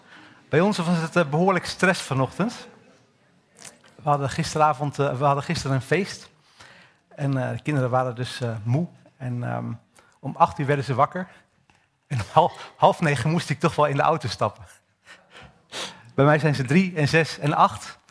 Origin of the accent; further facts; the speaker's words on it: Hattem, Gelderland, Netherlands; Ik kom namelijk uit deze regio. Ietsje noordelijker, Heerden. Ik ben opgegroeid in Hattem. Dus voor mij voelt het altijd als thuiskomen. Dit is toch de plek waar de mensen een beetje hetzelfde praten zoals ik praat.